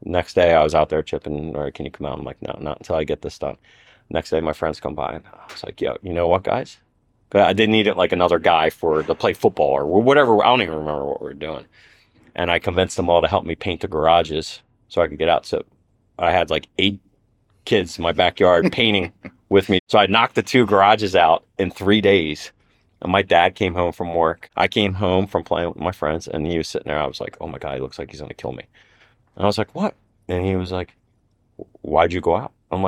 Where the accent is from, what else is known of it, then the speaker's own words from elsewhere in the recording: Glenside, Pennsylvania, United States; Glenside, Pennsylvania.